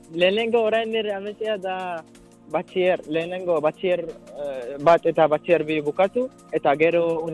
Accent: Mauritania; now in Spain; Mauritaniakoa naiz, hiru urte darama hemen Euskal Herrian.

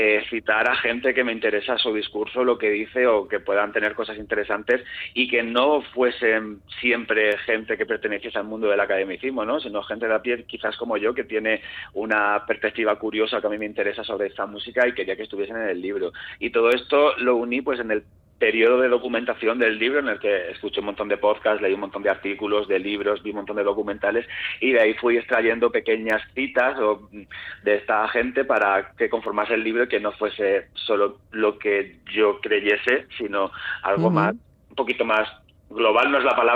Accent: Murcia, Region of Murcia, Spain; A ver, yo soy de Murcia

